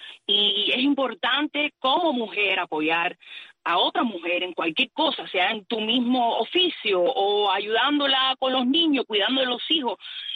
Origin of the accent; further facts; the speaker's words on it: Cuba; accent: Cuban; Yo soy cubana. Igual yo hablo muy cubanaza.